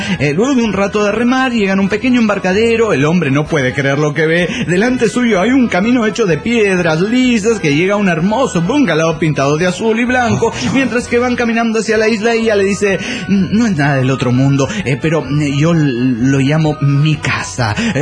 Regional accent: Guadalajara, Jalisco, Mexico; de Guadalajara, Jalisco, México.

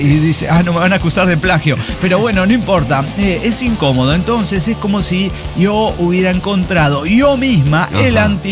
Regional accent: Mexico; Ya dije esto de llorar y llorar, que soy mexicana

